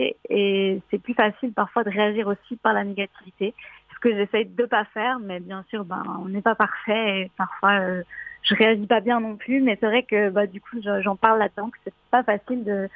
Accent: Fribourg, Switzerland; Alors, je suis chanteuse et je viens de Fribourg en Suisse.

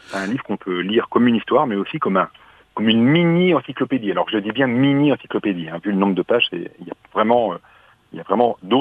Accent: Bourgogne-Franche-Comté, France; born there; now in Poitiers, France; J'habite du côté de Poitiers, moi, et je suis né dans le Jura, alors bien loin des côtes, hein.

